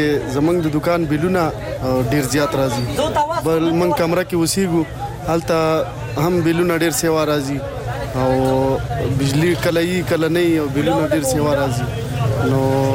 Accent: Dir, Khyber Pakhtunkhwa, Pakistan; زه خو د دیر یم او

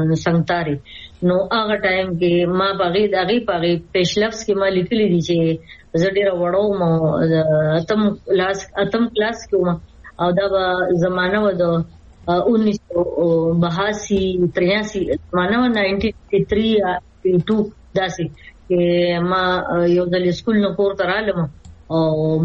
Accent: Khyber Pakhtunkhwa, Pakistan; زما بنیادی تعلق د خیبر پختونخوا د زبرسوابه ضلع یو کلی زیدی سره زما تعلق دی.

